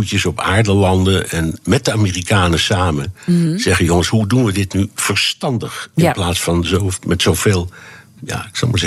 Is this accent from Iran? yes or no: yes; Tehran, Tehran Province, Iran; moved away; ik kwam uit Teheran, waar ik de Iraanse revolutie heb meegemaakt. Mm-hmm. Dus dat was in 1979. En ik kwam toen in Amerika terecht